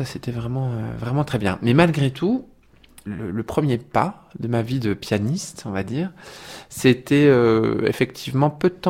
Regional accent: Colombes, Île-de-France, France; born there; je suis né à Colombes, juste à côté de Paris, le 5 mai 1975, et je suis pianiste.

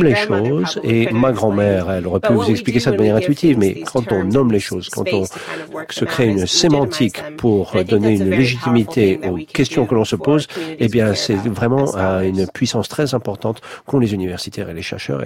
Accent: Chicago, Illinois, United States; Moi, je suis de Chicago. Chicago, à moi, c'est la ville la plus belle du monde.

